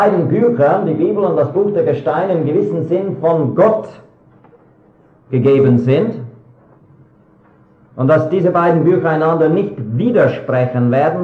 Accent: Switzerland; Es gibt Römerruinen bei uns in der Schweiz, in der Rhonetal

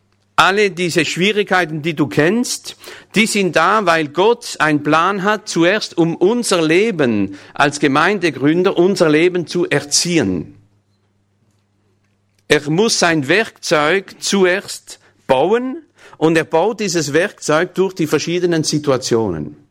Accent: France; German is a second language; Für mich ist das schwierig, denn es ist Deutsch, ja. Und ich bin Franzose.

